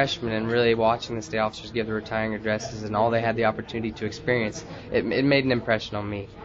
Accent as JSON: {"language": "English", "town": "Mattoon", "region": "Illinois", "country": "United States", "said": "I'm from Mattoon. I went to Mattoon High School and was a part of the Mattoon FFA chapter."}